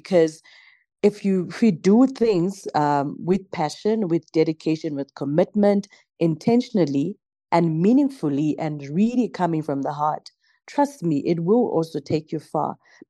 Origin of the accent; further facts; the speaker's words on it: Bulawayo, Zimbabwe; I mean, I was just a young girl in Zimbabwe, in Harare. I come from Bulawayo.